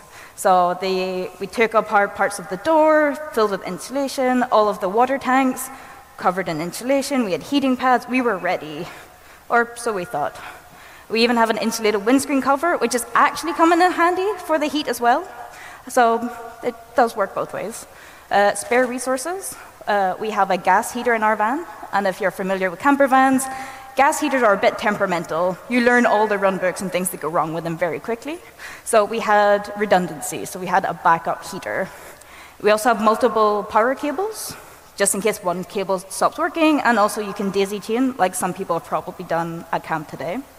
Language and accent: English; Northern Ireland, United Kingdom; And I'm from Northern Ireland, and my dogs actually have had Irish passports for the longest time.